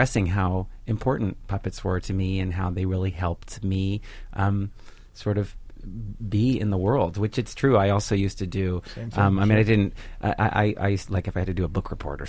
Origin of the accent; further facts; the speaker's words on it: San Francisco, California, United States; I grew up in San Francisco, and that was the only time I met him.